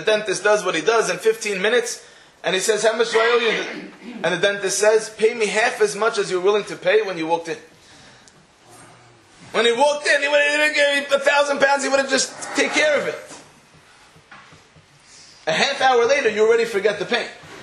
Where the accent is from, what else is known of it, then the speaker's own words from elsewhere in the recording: England, United Kingdom; I'm not pushy, I'm too English. There's different mentalities. The mentality I have, the way we look at life, is very British.